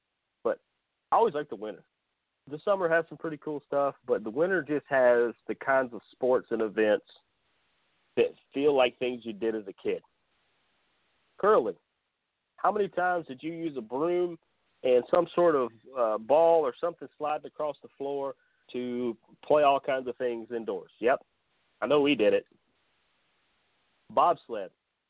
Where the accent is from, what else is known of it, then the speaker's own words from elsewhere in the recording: the South, United States; Yeah, I grew up in the South. We don't necessarily ski up and down mountains because we don't get that much snow